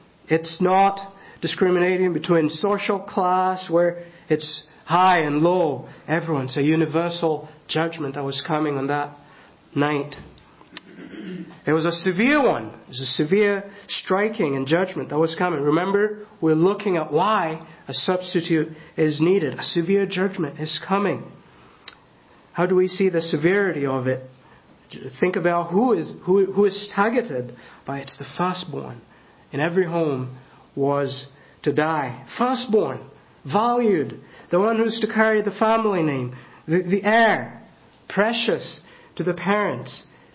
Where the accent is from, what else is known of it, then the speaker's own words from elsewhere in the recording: Kenya; I grew up in Kenya, and in the village it was not infrequent sometimes to hear a wail in the middle of the night.